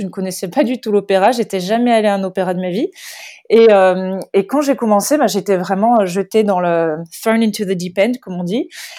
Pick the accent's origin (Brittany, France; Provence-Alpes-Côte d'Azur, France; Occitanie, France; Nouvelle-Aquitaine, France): Provence-Alpes-Côte d'Azur, France; Grasse; accent: southern French; now in Australia; je suis de Grasse, donc dans les Alpes-Maritimes.